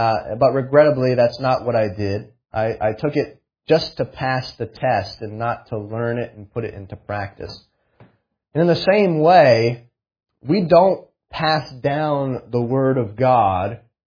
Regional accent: Vermont, United States; I went to a Christian school growing up. I grew up in Vermont.

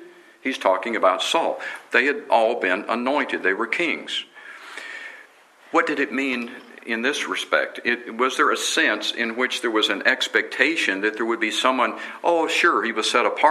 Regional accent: Texas, United States; I grew up in Texas. It would be like, who do y'all say I am?

